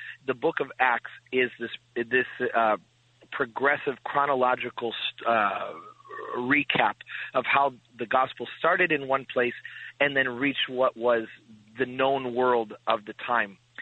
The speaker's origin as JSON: {"language": "English", "town": "Chicago", "region": "Illinois", "country": "United States", "tie": "born or raised there", "said": "I was born and raised in Chicago."}